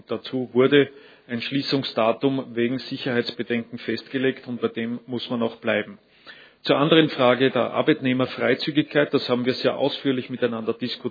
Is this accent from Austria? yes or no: yes; Austria; dass wir uns als Österreicher gerne auch in den Dienst der Präsidentschaft stellen